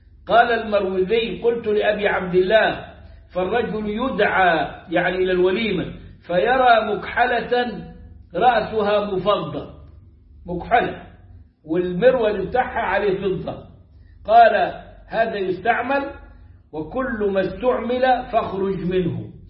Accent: Upper Egypt, Egypt; هذه اللي قال الدب زي ما بيقولوا عندنا في الصعيد

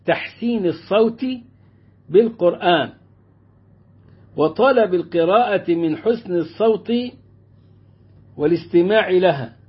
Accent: Egypt; قلت له لا أنا من مصر

